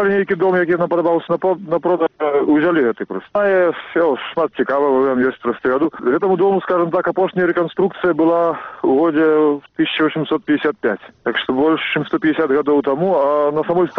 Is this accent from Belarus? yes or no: yes; Minsk, Belarus; Я народився в городі. Я народився в Менску і жив там 26 років.